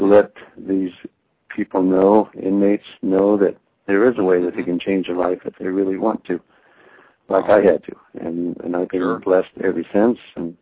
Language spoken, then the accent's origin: English; Washington, United States; If I wanted to go to my home town up in Washington, I'd go there.